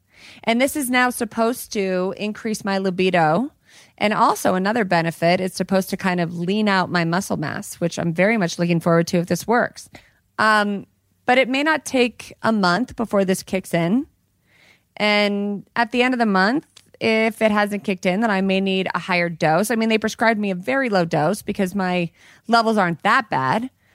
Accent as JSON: {"language": "English", "region": "Colorado", "country": "United States", "said": "In my home state. In my home state where I'm from."}